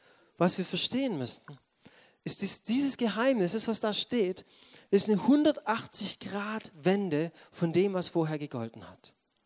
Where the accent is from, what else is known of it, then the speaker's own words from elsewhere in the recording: Baden-Württemberg, Germany; ich bin Schwabe, ich weiß, ich bin kein Hohenloher